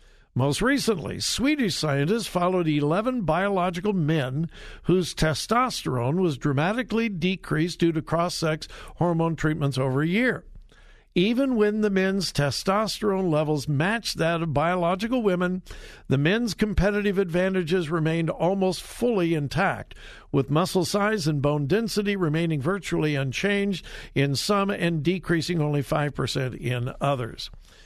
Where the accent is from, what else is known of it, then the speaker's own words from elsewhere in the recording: Westerville, Ohio, United States; The Democratic debate, the primary debate, is in my hometown of Westerville tomorrow night.